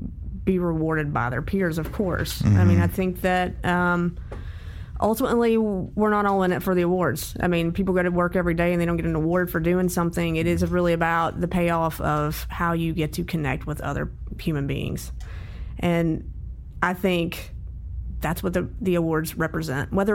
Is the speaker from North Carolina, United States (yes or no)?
yes; North Carolina, United States; I grew up in North Carolina.